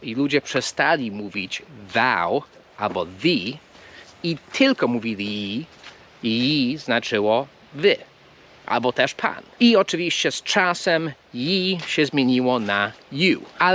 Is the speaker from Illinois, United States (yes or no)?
no; Philadelphia, Pennsylvania, United States; Ja się wychowałem w Filadelfii, to jest bardzo typowe, że ludzie mówią yous, albo yous.